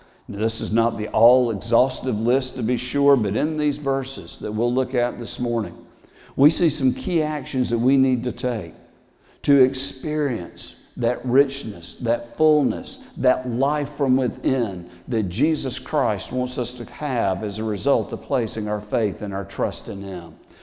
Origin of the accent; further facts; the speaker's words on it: the South, United States; I'm from the South, she's from the North.